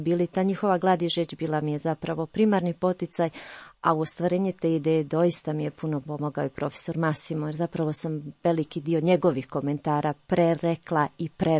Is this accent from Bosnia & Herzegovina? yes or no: yes; Prnjavor, Republika Srpska, Bosnia & Herzegovina; born there; rođena sam u Prnjavoru u Bosni i Hercegovini, 96. stupila u družbu sestara Presvetog srca Isusova.